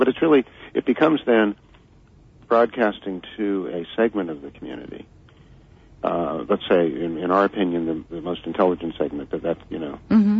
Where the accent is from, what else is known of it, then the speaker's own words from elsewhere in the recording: California, United States; No, I'm from the Bay Area in, you know, California, and we have KPFA.